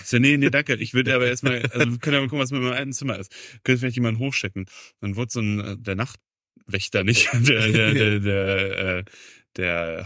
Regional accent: Hanover, Lower Saxony, Germany; Hannover. Hannover ist meine Heimatstadt.

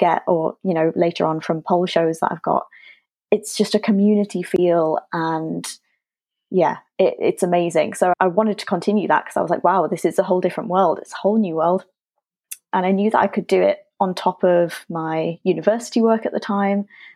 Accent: North East England, United Kingdom; moved away as an adult; now in London, United Kingdom; Originally, I'm from the Northeast, but I moved to London a few years ago

